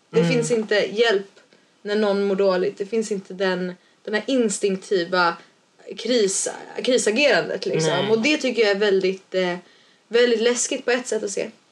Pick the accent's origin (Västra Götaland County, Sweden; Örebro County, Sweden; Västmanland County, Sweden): Örebro County, Sweden; Ja, jag är ju Örebroare.